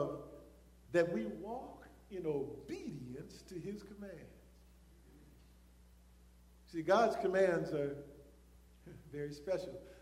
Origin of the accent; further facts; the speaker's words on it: Oakland, California, United States; I'm from the Oakland, you know, Bay Area.